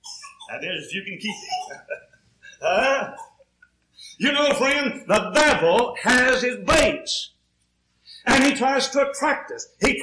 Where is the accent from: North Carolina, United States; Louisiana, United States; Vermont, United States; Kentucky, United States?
Kentucky, United States; But I grew up in Eastern Kentucky, and times were hard back there.